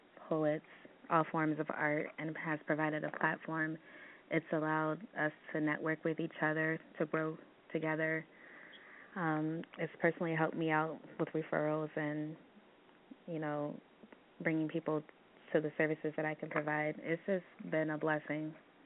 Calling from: New York, United States; in upstate New York.

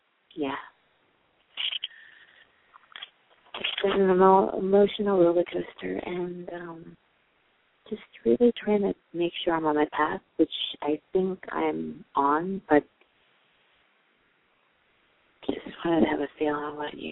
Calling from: New York, United States; I'm calling from New York.

